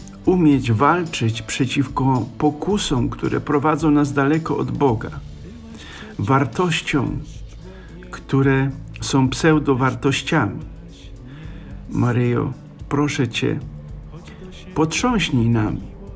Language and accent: Polish; Silesian Voivodeship, Poland; Jako śląski Polak, jako Polak ze Śląska, jako Ślązak Polak